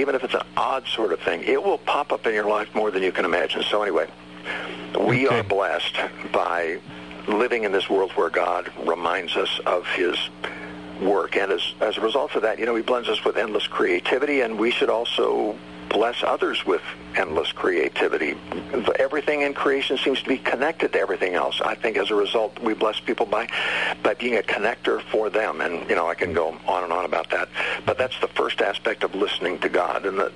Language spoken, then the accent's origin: English; Lake Oswego, Oregon, United States; that was the church I grew up in Lake Oswego, Oregon, also did the Bible in 90 days.